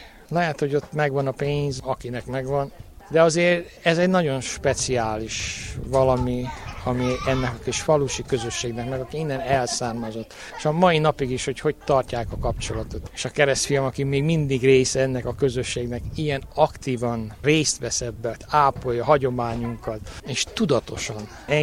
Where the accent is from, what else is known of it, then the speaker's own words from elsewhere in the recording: Transylvania, Romania; A Kiskükülő partján láttam meg a napvilágot, szülőföldem, szülőhazámnak azért, gyermekkorom bölcsőjének ezt a kis falut, ezt a kis közösséget tartom. A szívem azért az mindig itt marad ebbe a kis faluba. Nagyanyám, aki itt nevelt ebbe a faluba, az emlékemből soha ki nem mehet.